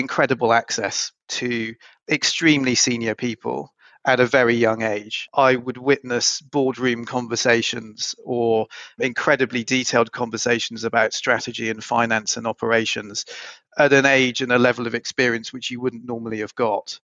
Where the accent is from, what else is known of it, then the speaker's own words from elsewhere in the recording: Gloucester, South West England, United Kingdom; I grew up in Gloucester, had a very nice upbringing.